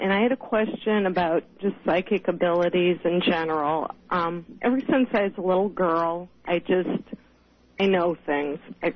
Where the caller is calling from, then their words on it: Ohio, United States; from Ohio.